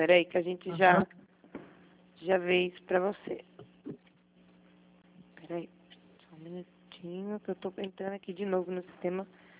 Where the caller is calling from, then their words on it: Piracicaba, São Paulo, Brazil; Eu sou da Central. Eu estou falando daqui de Piracicaba.